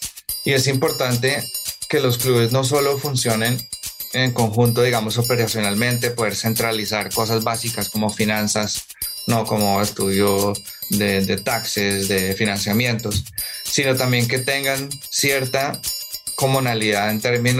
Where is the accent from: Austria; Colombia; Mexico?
Colombia; Bogotá; yo soy colombiano de Bogotá. Hice mi pregrado en Estados Unidos, estudié ingeniería industrial y economía y cuando me gradué me fui de una a finanzas, me mudé a Nueva York.